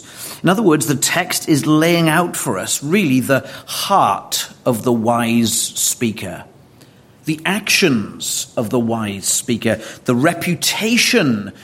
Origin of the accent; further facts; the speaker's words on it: Wales, United Kingdom; now in United States; My brother and I, both of whom are Welsh, living in America, received this text today.